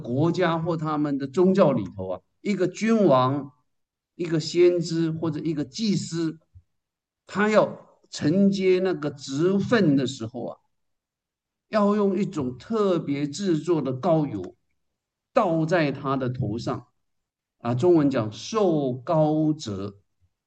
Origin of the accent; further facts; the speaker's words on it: China; 我们中国人小孩。